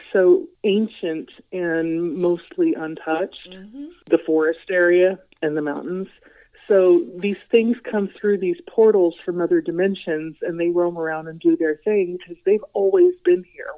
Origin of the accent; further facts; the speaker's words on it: New York City, New York, United States; I was born in New York City, so I decided to go to the street where I used to live, yeah, when I was a child.